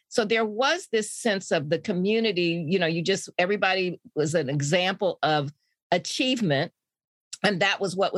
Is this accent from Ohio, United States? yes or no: no; Indianapolis, Indiana, United States; I grew up in Indianapolis, but the neighborhood where we lived from the time I was six on was a small Black suburban neighborhood